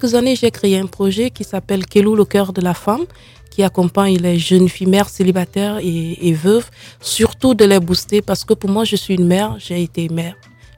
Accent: Moundou, Logone Occidental, Chad; also born or lived in Doba / N'Djamena; je suis née à Doba, dans le sud du Tchad. J'ai grandi à Moundou et puis à N'Djamena.

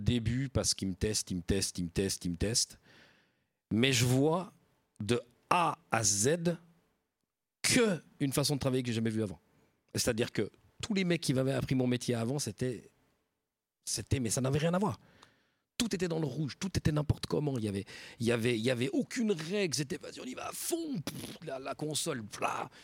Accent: Lausanne, Vaud, Switzerland; Bon, je viens de Lausanne, quoi. Faut pas oublier, je viens pas de Paris.

